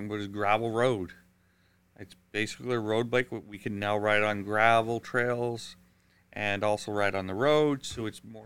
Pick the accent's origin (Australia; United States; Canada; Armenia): Canada; New Brunswick; now in Fort McMurray, Canada; I came from New Brunswick. My grandfather passed away. I came out to Alberta with my mother to help move her mother up here to Fort McMurray with her son.